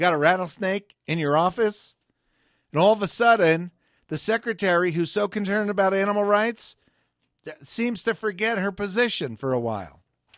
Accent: New Jersey, United States; I grew up in New Jersey. What do we know? It's the Garden State.

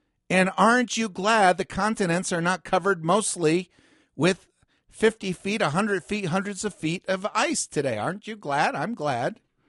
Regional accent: New Jersey, United States; We're from New Jersey. We thought, oh, it'd be fun to climb on a glacier.

